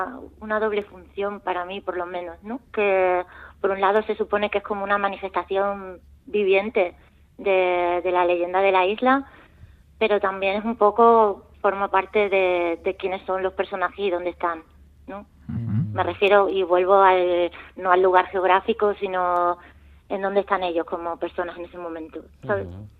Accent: Extremadura, Spain; obviamente soy extremeña

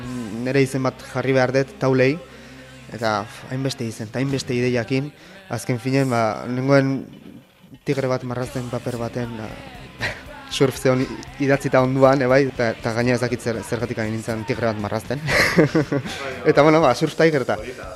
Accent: Bayonne, Nouvelle-Aquitaine, France; Jaio nintzen iparraldean, baian itsasondoan, han egon nintzen 14 urtez

